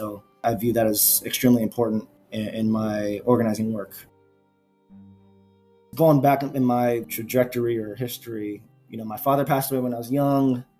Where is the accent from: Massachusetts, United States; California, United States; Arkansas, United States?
California, United States; I had a really close friend in is either Escondido or Vista, California, which is not far from my hometown.